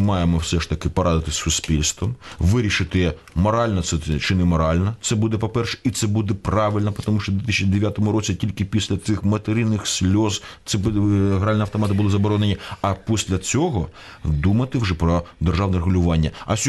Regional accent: Dnipro, Dnipropetrovsk Oblast, Ukraine; в моєму рідному Дніпропетровську, там, де я обирався, там, де моя родина, там, де мої батьки

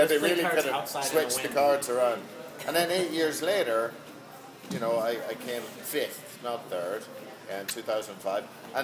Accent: Ireland; It's a bit like being Irish, you know.

